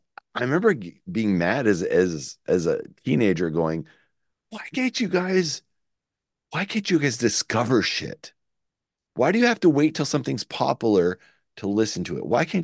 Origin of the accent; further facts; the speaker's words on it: Shediac, New Brunswick, Canada; That's not where we're from. We're actually from Shediac, but anyway.